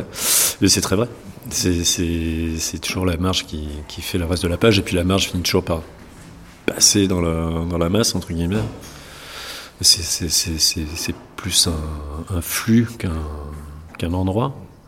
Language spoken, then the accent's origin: French; Saint-Étienne, Auvergne-Rhône-Alpes, France; parce que j'ai grandi par là-bas, vers Saint-Étienne.